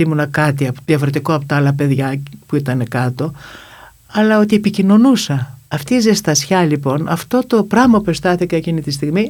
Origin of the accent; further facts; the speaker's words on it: Thessaly, Greece; accent: Thessalian; Άρα λοιπόν έγινε ένα όχημα η ντοπιολαλιά μου, που την ξέρω και τη μιλάω χωρίς να προσποιούμε.